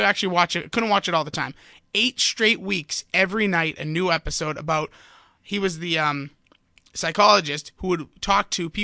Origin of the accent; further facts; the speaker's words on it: Boston, Massachusetts, United States; I hate it, and I'm from Boston